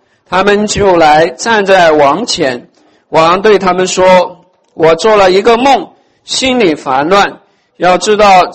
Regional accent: China; now in United States; 我们从中国来到美国，从东方来到西方

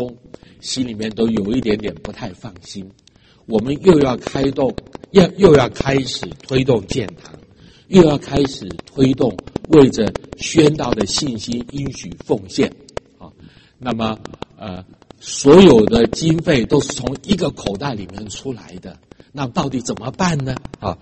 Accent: southern Taiwan, Taiwan; 我在台湾的南部长大

